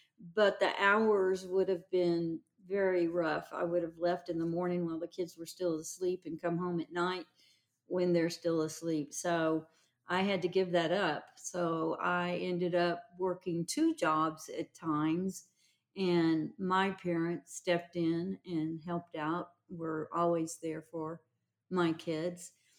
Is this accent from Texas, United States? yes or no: yes; Waco, Texas, United States; now in Schertz, United States; When you have two young ones and then you're coming to a town that I've never lived down in Schertz. I was raised in Waco, Texas.